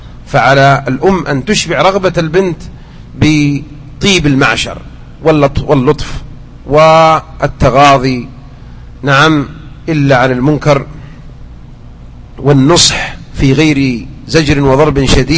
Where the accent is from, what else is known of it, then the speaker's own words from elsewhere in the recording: Mecca, Makkah Province, Saudi Arabia; أذكرها وأنا صغير في مكة كانوا ينثرون مثل هذا